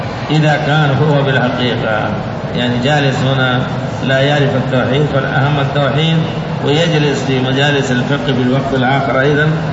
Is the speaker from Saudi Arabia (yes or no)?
no; Egypt; أنا من مصر وحضر إلى سعودية، أنا حضر أو حضر زيارة أو حضرت زيارة زيارة عائلية